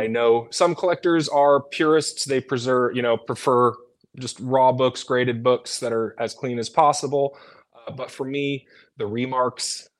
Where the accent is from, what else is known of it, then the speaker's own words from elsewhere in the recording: New Jersey, United States; So I grew up in Jersey, like I said, and my dad grew up in Philly.